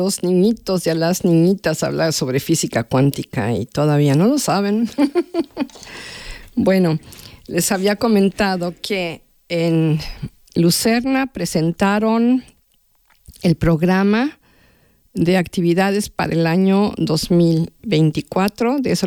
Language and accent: Spanish; Mexico; yo soy mexicana